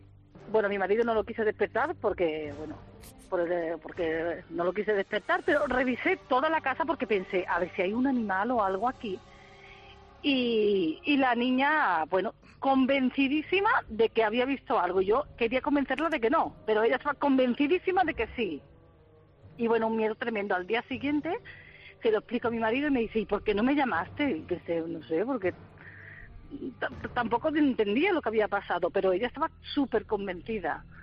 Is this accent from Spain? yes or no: yes; Seville, Andalusia, Spain; moved away as an adult; now in Barcelona, Spain; yo soy sevillana, vine a Barcelona, me casé con un catalán